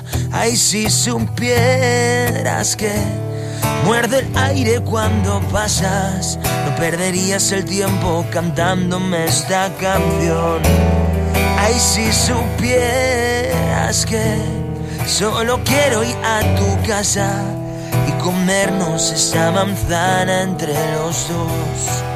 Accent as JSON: {"language": "Spanish", "town": "Valencia", "region": "Valencian Community", "country": "Spain", "said": "Y el tío, yo soy de Valencia, fue a Lorca, a Murcia"}